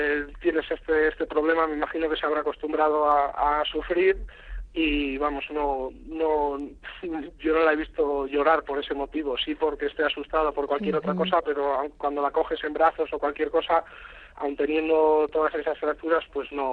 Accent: Bilbao, Basque Country, Spain; como somos los de Bilbao, que somos cabezones

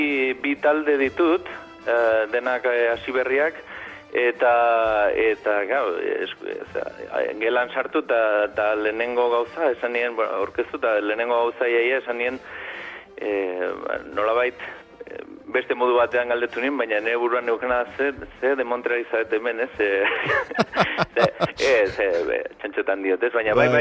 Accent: Valencia, Valencian Community, Spain; also born or lived in Ermua; Ni ermuan jaio nintzen, baina Valentziara etorri karri ninduten txikitan

